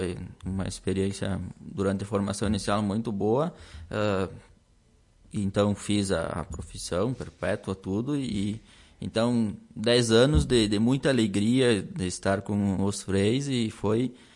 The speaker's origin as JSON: {"language": "Portuguese", "town": "Marau", "region": "Rio Grande do Sul", "country": "Brazil", "said": "Eu sou natural de Marau, né? Aqui bem próximo, aqui de Lagoa Vermelha, né? Mas eu estava em Porto Alegre antes de vir para Lagoa Vermelha."}